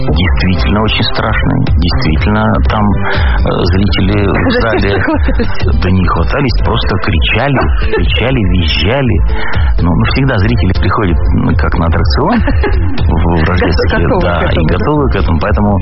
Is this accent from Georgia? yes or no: yes; Georgia; accent: Georgian; Russian is a second language; Ну, потому что мы говорим с грузинским акцентом, у нас грузинские жесты, грузинская пластика, танцы грузинские.